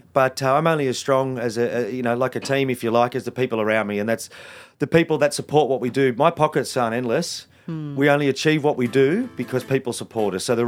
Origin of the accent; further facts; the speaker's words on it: Sydney, New South Wales, Australia; I grew up in Western Sydney, you know, 40 kilometres from where we are right now in Greystanes. And so you wouldn't exactly say I grew up in the wildest place.